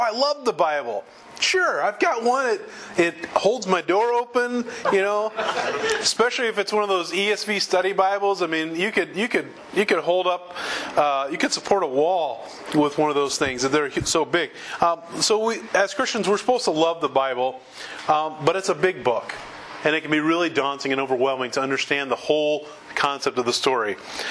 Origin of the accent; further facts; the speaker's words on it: Evansville, Indiana, United States; Then you have I-69 that they're building up from Evansville, my hometown.